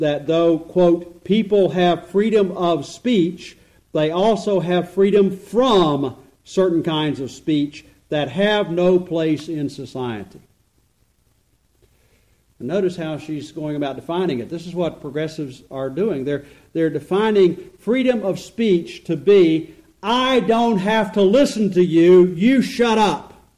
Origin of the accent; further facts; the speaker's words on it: Tennessee, United States; And I am from Tennessee, as you can probably tell.